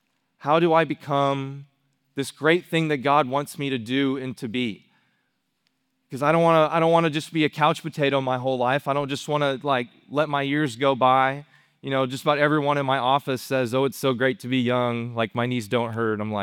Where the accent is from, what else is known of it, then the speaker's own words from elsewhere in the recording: Arlington, Texas, United States; But I'm up from Arlington, Texas. That's where I come from. It's right next to Dallas.